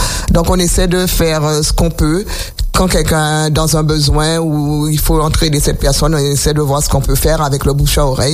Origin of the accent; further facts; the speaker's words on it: Sainte-Rose, Guadeloupe; Puisque nous sommes des Sainte-Rosiens, comme ils viennent dire, que nous sommes un peuple, je dis un peuple, parce que Sainte-Rose, c'est la plus grande commune de la Guadeloupe, hein.